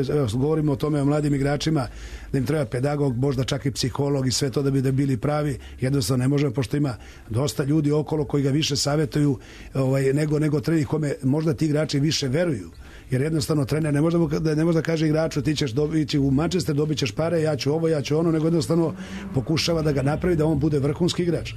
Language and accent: Serbian; Kraljevo, Šumadija and Western Serbia, Serbia; ja sam iz Kraljeva